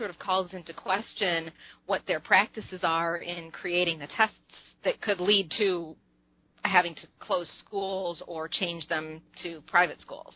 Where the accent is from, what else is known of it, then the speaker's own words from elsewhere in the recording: Penfield, New York, United States; I grew up in Penfield, New York, which is on the east side of Rochester